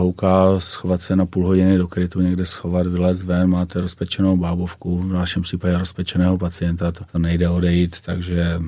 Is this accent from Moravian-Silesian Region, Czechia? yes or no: yes; Ostrava, Moravian-Silesian Region, Czechia; když to řeknu blbě, my jsme Ostraváci